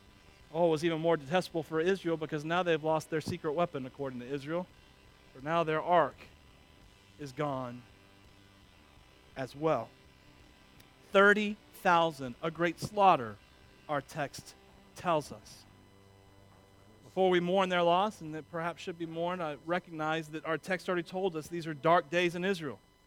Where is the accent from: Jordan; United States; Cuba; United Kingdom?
Cuba; I'm from Cuba. Forgive me. Spain was my motherland.